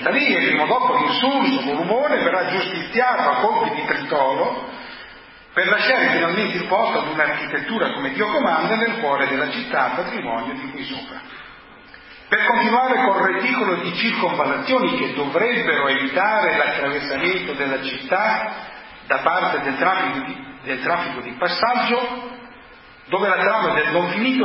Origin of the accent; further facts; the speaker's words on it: Ferrara, Emilia-Romagna, Italy; Da buon ferrarese sono anch'io vittima del non finito letterario.